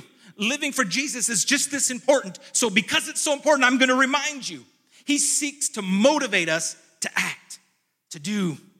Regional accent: California, United States; I was even treated like an outsider because I was from California.

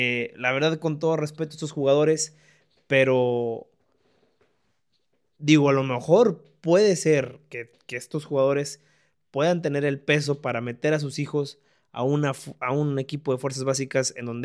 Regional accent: Monterrey, Nuevo León, Mexico; Aldo de Nigris, que es de aquí de donde yo soy, de Monterrey

